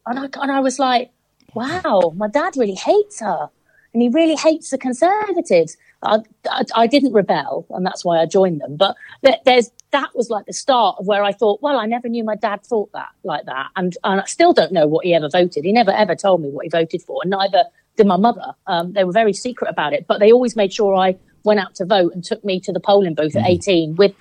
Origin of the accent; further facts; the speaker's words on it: Torquay, South West England, United Kingdom; got no funding into my hometown, which is still, again, the whole town is one of the most deprived in the southwest, at Torquay.